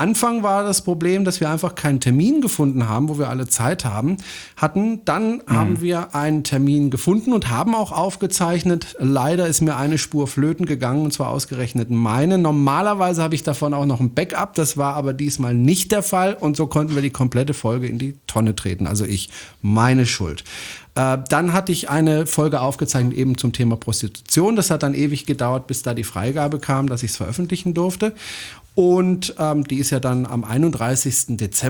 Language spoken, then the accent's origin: German; France; German is a second language; Das ist ein deutscher Satz. Ich bin Franzose, ich darf das.